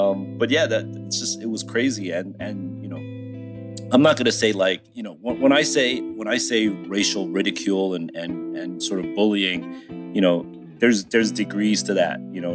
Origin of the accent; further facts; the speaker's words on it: New Jersey, United States; growing up in Jersey